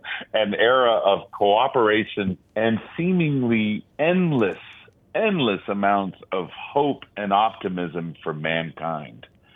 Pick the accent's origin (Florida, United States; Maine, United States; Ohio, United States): Florida, United States; Miami; I grew up in Miami, so we would go to Cape Canaveral, Cape Kennedy.